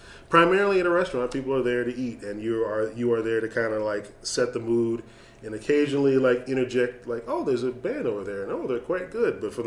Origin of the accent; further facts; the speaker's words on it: Evanston, Illinois, United States; So I'm from Evanston, and you have, you know, I get to play the hometown hero there.